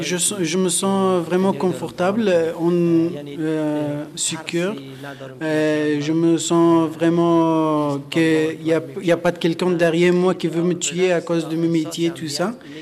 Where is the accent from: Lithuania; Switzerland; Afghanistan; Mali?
Afghanistan; French is a second language; now in France; que je me sens directement en danger en Afghanistan. Du coup, je suis parti d'Afghanistan.